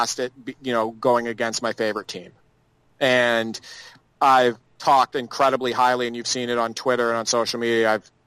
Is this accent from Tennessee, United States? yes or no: no; Massachusetts, United States; I grew up an hour outside of Boston, and I've been a Celtics fan my whole life